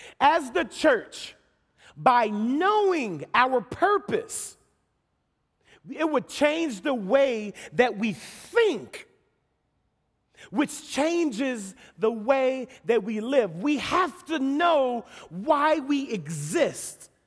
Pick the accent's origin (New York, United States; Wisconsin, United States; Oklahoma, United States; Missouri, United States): Missouri, United States; I'm from the Show Me State anyway.